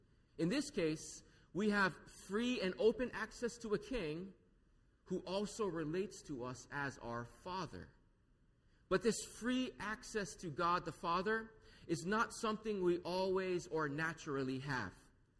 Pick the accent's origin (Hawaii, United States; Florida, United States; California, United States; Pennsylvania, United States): Hawaii, United States; I loved growing up in Hawaii, and one of the reasons for that is because of the generally affectionate and warm family atmosphere that we have here.